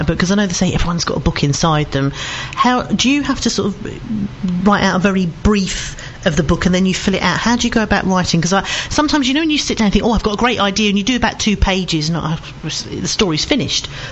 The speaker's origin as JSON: {"language": "English", "town": "Seven Kings", "region": "London", "country": "United Kingdom", "tie": "born or raised there", "said": "I'm from Essex, and they said, no, you're not from Essex, you're Seven Kings, that's London. I said, oh, no, when I was growing up, it was Essex."}